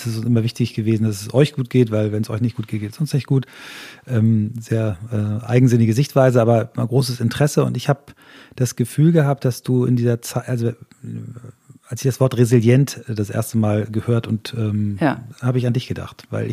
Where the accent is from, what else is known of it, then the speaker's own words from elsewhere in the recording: Flensburg, Schleswig-Holstein, Germany; born there; Ich bin auch geboren in Flensburg.